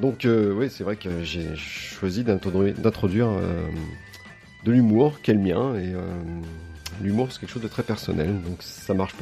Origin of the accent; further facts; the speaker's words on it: Chambéry, Auvergne-Rhône-Alpes, France; moved away as an adult; now in Saint-Étienne, France; Oui, je suis né à Chambéry, ouais. Et jusqu'à l'âge de 18 ans. Après, je suis parti très vite.